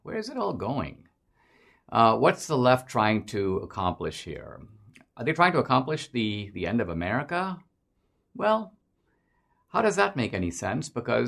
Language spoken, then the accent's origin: English; India; now in United States; In my home country of India